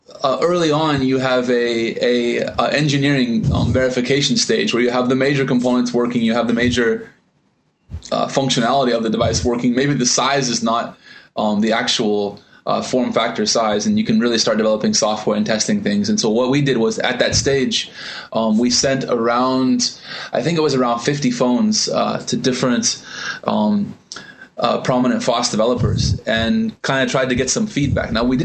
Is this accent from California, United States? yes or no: yes; San Diego, California, United States; So I am a guy from San Diego, and somehow I managed to end up working for a Taiwanese OEM